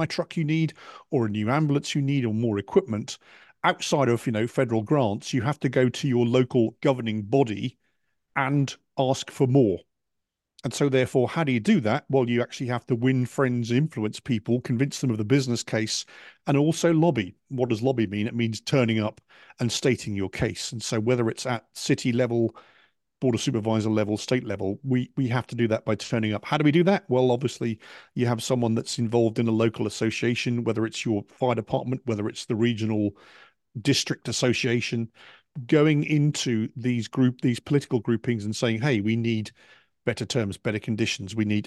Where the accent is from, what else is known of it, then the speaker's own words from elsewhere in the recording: United Kingdom; now in United States; First of all, I'm the Brit in America, right?